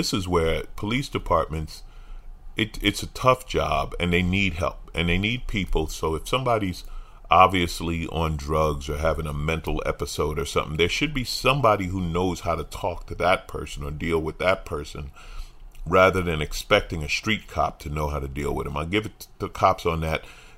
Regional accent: New York, United States; When I was growing up in New York, people drove down all the time.

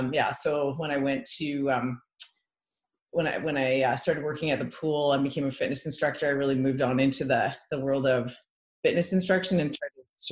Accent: Edmonton, Alberta, Canada; I grew up in Edmonton, Alberta.

